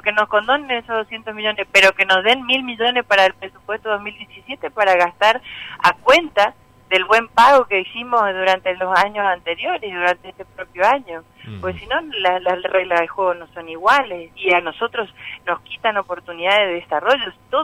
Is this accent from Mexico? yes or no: no; Argentina